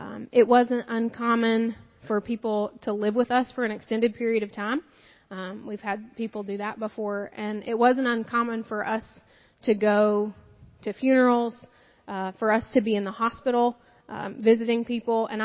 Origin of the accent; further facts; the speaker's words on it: Knoxville, Tennessee, United States; I was born here in Knoxville. I grew up in the Oakwood-Lincoln Park area. I graduated from Fulton.